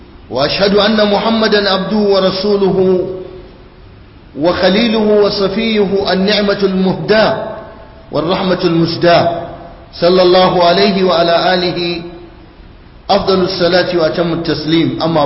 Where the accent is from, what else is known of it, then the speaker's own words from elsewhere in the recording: Nigeria; أحداث مؤسفة تقع في بلادنا نيجيريا المباركة